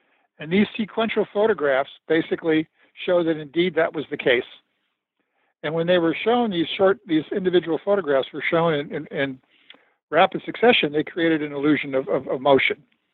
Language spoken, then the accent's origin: English; Los Angeles, California, United States; I grew up in Los Angeles